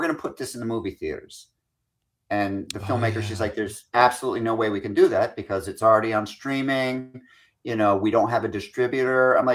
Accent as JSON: {"language": "English", "region": "Scotland", "country": "United Kingdom", "said": "No, but I'm Scottish."}